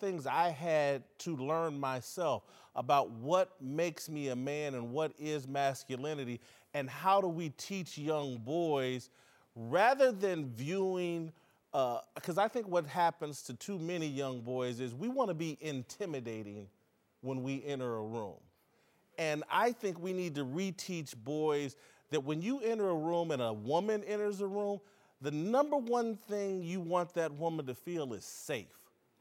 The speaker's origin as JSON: {"language": "English", "town": "Indianapolis", "region": "Indiana", "country": "United States", "said": "And Marcella's, being from Compton, I'm from Indianapolis, we've shared each other's backgrounds."}